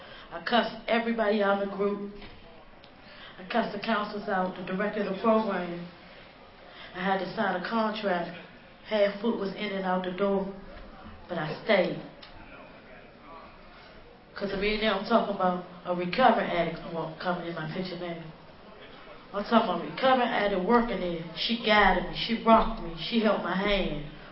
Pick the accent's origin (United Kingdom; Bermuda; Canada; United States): United States; Washington, District of Columbia; And I'm from Washington, D.C.